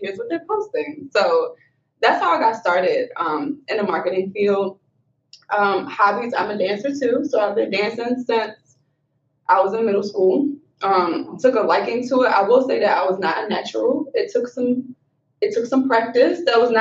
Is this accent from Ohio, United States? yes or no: no; Baltimore, Maryland, United States; I'm from Baltimore, so I'm local. We're in there from Baltimore County.